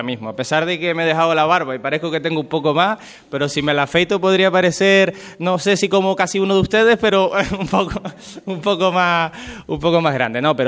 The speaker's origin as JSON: {"language": "Spanish", "town": "Arrecife", "region": "Canary Islands", "country": "Spain", "tie": "born or raised there", "said": "nací en Arrecife, soy de Lanzarote de toda la vida y toda mi vida he estado en Lanzarote. Salvo eso, cuando estuve en la universidad que me fui a Granada."}